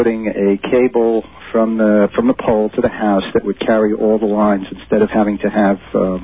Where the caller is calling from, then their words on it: Larchmont, New York, United States; Hi, Larchmont.